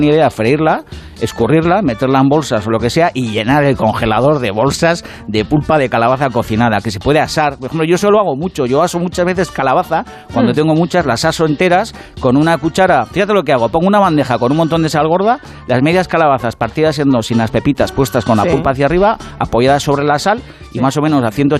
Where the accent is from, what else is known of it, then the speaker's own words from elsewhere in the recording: Basque Country, Spain; Oye, que soy vasco.